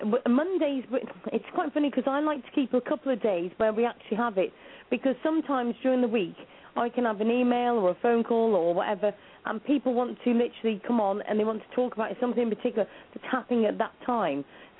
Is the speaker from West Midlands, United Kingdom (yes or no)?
yes; West Midlands, United Kingdom; And I'm from Shropshire in the UK also.